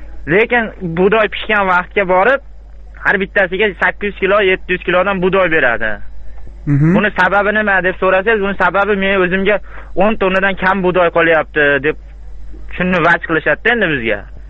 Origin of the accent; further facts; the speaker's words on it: Andijan, Andijan Region, Uzbekistan; now in Barnaul, Russia; Andijondan.